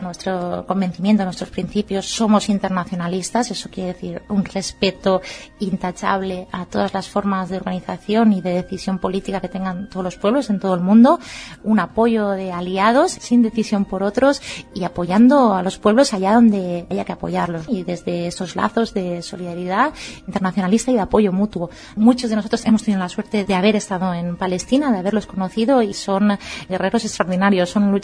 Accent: Spain; first language Catalan; Spanish is a second language; en nuestra lengua materna, que es el catalán. Desde allá estamos recogiendo apoyos

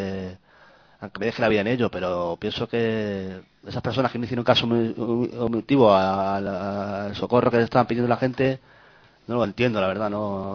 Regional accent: Spain; Pues yo particularmente pienso que como español

